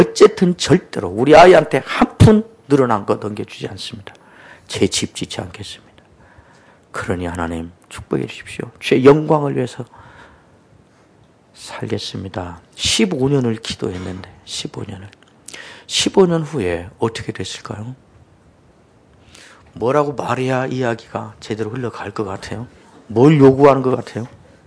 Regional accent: Jeolla, South Korea; 제가 어릴 때 저는 전라도에서 자랐는데

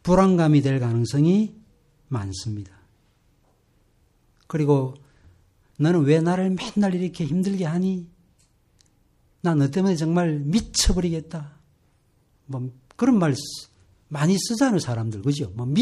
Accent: Seoul, South Korea; 제가 어릴 때 화곡동에, 서울 화곡동에 살았거든요.

